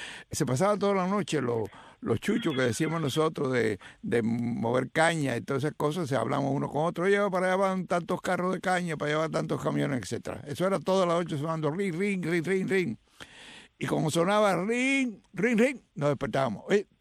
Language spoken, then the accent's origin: Spanish; Cuba; Salí de Cuba.